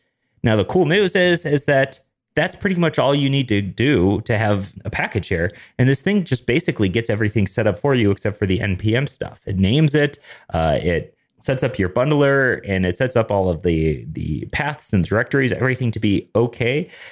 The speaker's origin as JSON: {"language": "English", "town": "Denver", "region": "Colorado", "country": "United States", "said": "I'm a developer from Denver, Colorado."}